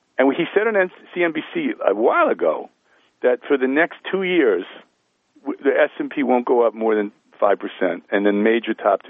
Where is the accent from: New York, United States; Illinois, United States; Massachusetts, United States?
New York, United States; Bronx; You know, look, I'm from the Bronx, so I understand stubborn.